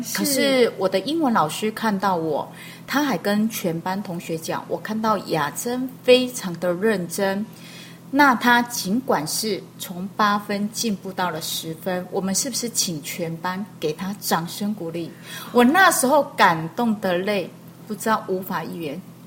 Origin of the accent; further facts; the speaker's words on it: Penghu County, Taiwan; 因为我是来自一个澎湖的孩子